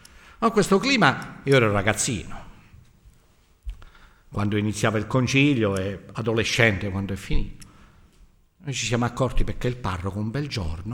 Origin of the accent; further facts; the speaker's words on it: Southern Italy, Italy; Avete capito che sono meridionale, non sono di Bergamo.